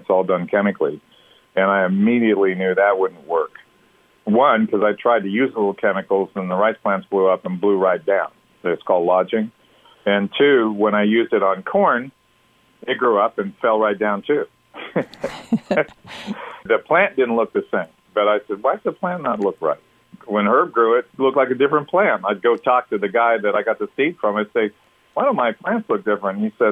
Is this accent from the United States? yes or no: yes; California, United States; I grew up in Southern California.